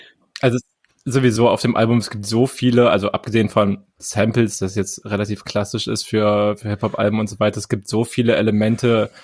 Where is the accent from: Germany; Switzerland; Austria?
Germany; East Germany; ich komme aus dem Osten